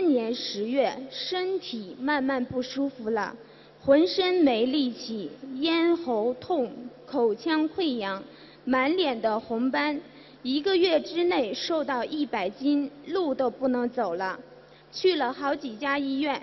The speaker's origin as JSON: {"language": "Chinese", "region": "Heilongjiang", "country": "China", "lives_now": "Shanghai, China", "said": "我来自黑龙江，现在在上海。"}